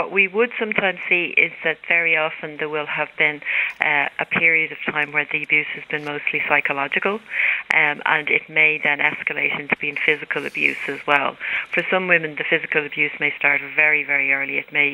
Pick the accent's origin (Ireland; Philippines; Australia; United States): Ireland; is we have a drinking culture in Ireland, and I think one of the things that we would probably do as Irish people is offer somebody a drink when they come in.